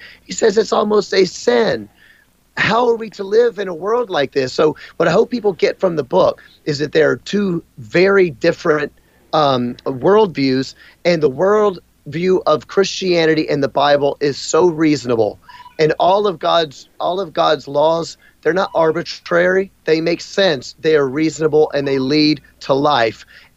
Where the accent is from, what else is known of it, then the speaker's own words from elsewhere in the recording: United States; I didn't even have the brain power to understand a statement like that because I was raised in America.